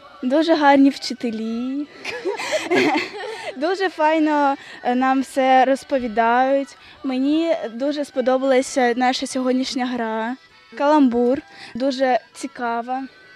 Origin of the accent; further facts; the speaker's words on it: Pokrovsk, Donetsk Oblast, Ukraine; Я з Донецької області, місто Покровськ.